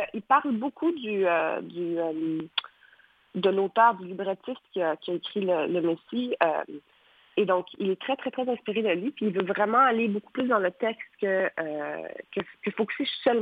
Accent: Quebec, Canada; moved away; ça fait 10 ans que je suis partie hein, du Québec et je viens juste de revenir depuis mars. Donc, je suis comme une étrangère dans ma propre ville.

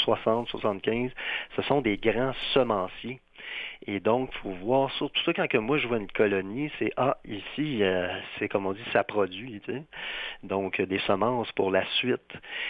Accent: Saint-Lambert, Quebec, Canada; Je viens d'une ville du sud de Montréal en pleine basse terre, dans des sols très riches. Je viens de Saint-Lambert, dans le temps, c'était une autre ville qu'aujourd'hui, dans un sens.

